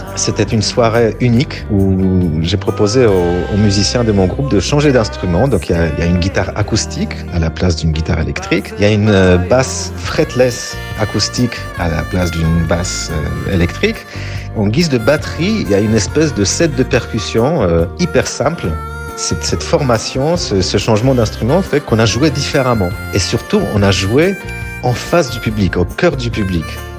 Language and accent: French; Poland; French is a second language; now in France; Alors oui, mon enfance en Pologne sous un régime totalitaire fait que je suis particulièrement sensible à la notion de liberté.